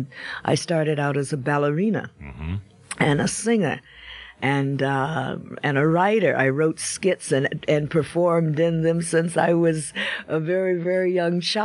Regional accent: Chicago, Illinois, United States; I was cast in a big musical show in Chicago, which is my hometown.

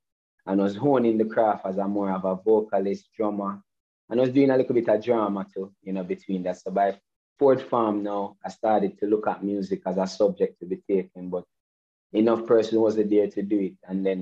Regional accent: Portmore, Saint Catherine, Jamaica; I grew up in St. Catherine, Portmore, between Portmore and Spanish Town.

